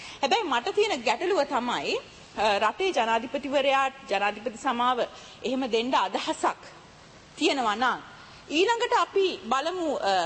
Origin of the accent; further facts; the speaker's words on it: Kolonnawa, Western Province, Sri Lanka; මේ දවස්වල මගේ ගම කොළොන්නාව ආසනේ